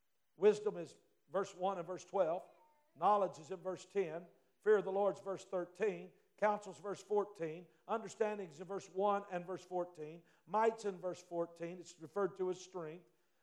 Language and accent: English; Arkansas, United States; now let me remind you, I'm a redneck from Arkansas